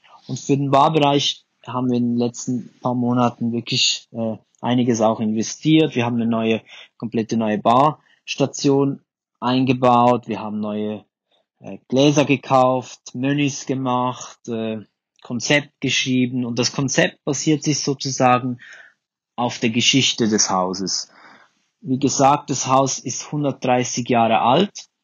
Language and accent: German; Zermatt, Valais, Switzerland; now in Bangkok, Thailand; Viele liebe Grüße aus Bangkok, aus Thailand, von der anderen Seite der Welt. … ich komme aus der Schweiz und genauer gesagt aus Zermatt.